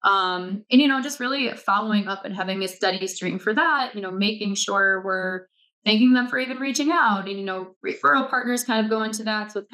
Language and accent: English; New York, United States; I'm a New Yorker. Like I do like to reply really quickly. I talk really fast. I talk with my hands